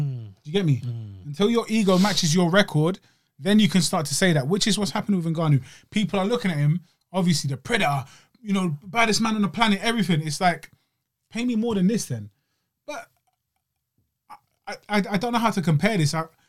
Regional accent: Brazil; He knows I'm from Brazil

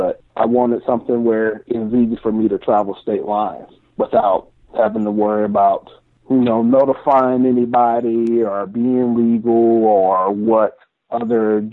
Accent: South Carolina, United States; growing up in South Carolina, and we're from the PD area

